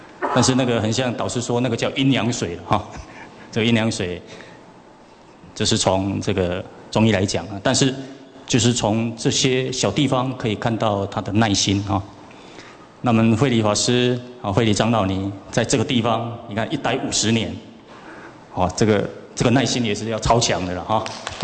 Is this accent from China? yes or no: no; Chiayi, Taiwan; born there; 那今年非常高兴来到嘉义，那嘉义也是我的出生地啊。